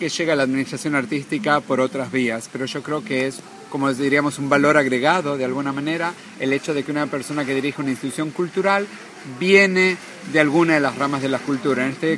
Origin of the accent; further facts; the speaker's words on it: Buenos Aires, Argentina; accent: Buenos Aires; moved away as an adult; now in Israel; yo soy originario de la ciudad de Buenos Aires, como mi acento bien lo dice.